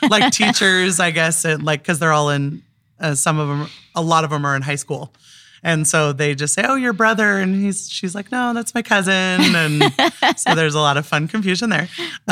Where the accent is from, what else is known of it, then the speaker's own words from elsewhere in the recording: Ritzville, Washington, United States; I was in Eastern Washington, actually, near Spokane area. It's called Ritzville.